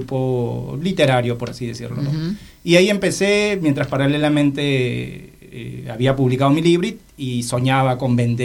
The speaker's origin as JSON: {"language": "Spanish", "region": "Lima", "country": "Peru", "tie": "born there", "said": "nací en Lima, Perú, tengo 34 años."}